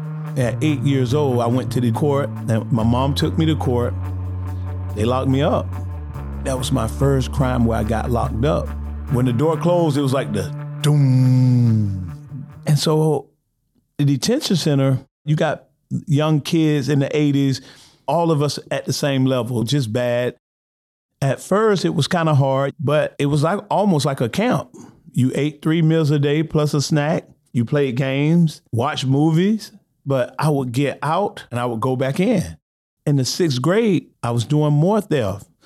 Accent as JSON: {"language": "English", "town": "Lake Alfred", "region": "Florida", "country": "United States", "tie": "born or raised there", "also_born_or_lived": "Eustis, Florida", "said": "I was born in Eustis, Florida. My mom and my dad, they were married. She had three girls, four boys. And so they got a divorce. And then we moved to Lake Alfred, Florida. And I was about 3 years old."}